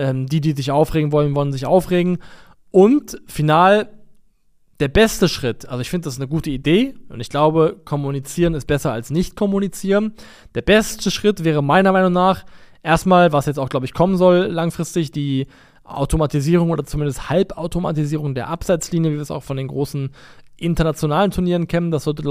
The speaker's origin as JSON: {"language": "German", "town": "Koblenz", "region": "Rhineland-Palatinate", "country": "Germany", "tie": "born or raised there", "said": "Ist meine Heimat. Also neutral muss man sagen, keine sonderlich coole Stadt, keine sonderlich schöne Stadt. Tut mir leid, liebe Koblenzer. Aber da komme ich her, ne?"}